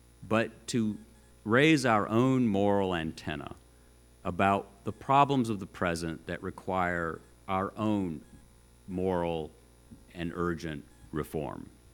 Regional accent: Chattanooga, Tennessee, United States; born or raised there

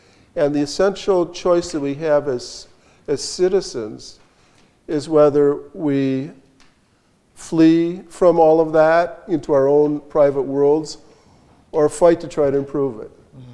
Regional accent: Madison, Wisconsin, United States; I grew up in Madison, Wisconsin, the home of the progressive movement.

